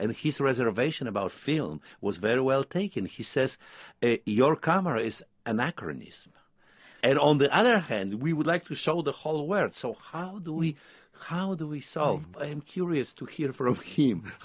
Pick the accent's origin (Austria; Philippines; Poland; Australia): Poland; English is a second language; I come from Poland, where patriotism was a dirty word